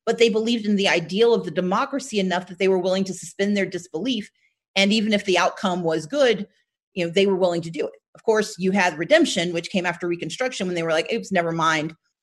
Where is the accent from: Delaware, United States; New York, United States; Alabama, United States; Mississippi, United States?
Mississippi, United States; Gulfport; also born or lived in Wisconsin; So I was born in Wisconsin, but we all grew up in Gulfport, Mississippi.